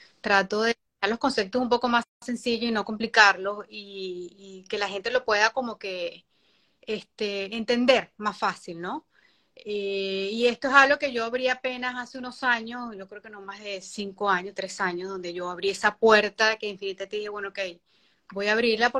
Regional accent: Venezuela; now in United States; soy venezolana, radicada en los Estados Unidos, en el estado de la Florida.

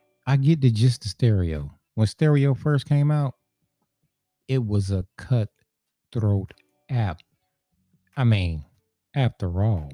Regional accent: North Carolina, United States; also born or lived in Prince George's County, Maryland; Yeah, that's right. I am originally from North Carolina.

